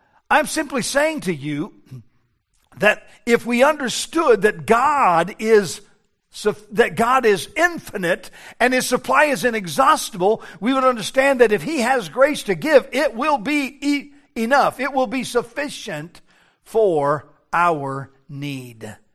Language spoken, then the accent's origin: English; Denver, Colorado, United States; I grew up near the South Platte River in Denver, Colorado, and at times we had flood stage